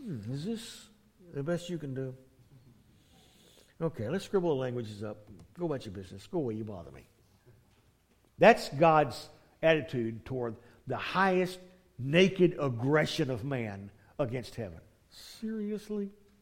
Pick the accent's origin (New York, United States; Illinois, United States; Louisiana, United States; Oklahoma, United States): Louisiana, United States; Hey, we're from Louisiana, we've been through hurricanes, we kind of can relate to that.